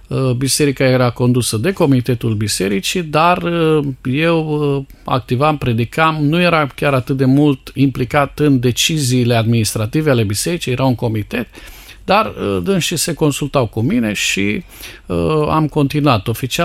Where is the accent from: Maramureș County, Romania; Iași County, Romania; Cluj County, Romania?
Cluj County, Romania; Cluj; born there; m-am născut la Cluj